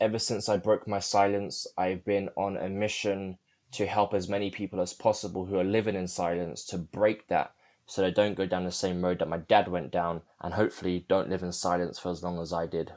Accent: Chiswick, London, United Kingdom; So I grew up in West London in Chiswick.

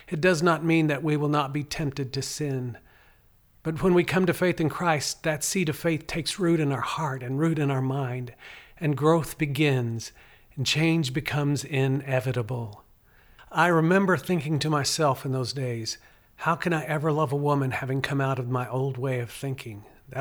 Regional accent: Boynton, Oklahoma, United States; the farm I grew up on in Boynton, Oklahoma, which is a two-hour drive from Oklahoma City.

